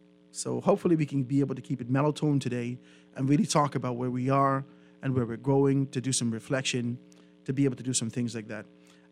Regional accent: Eight Mile Rock, Grand Bahama, Bahamas; I'm from Grand Bahama, from 8 Mile Rock, right?

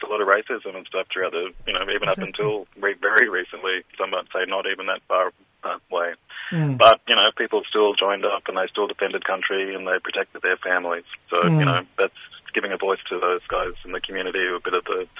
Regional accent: Byron Bay, New South Wales, Australia; Oh, well, I'm South Sea Islander man and connections to mainland Australia, but yeah, I grew up in Byron Bay … northern New South Wales.

